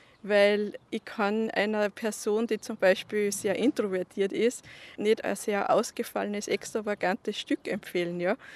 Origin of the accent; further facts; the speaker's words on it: Austria; Ich mache so Blütenkränzchen auch, die auch die Bräute verwenden oder bei uns in Österreich zur Tracht zu diesen trachtigen Outfits dann.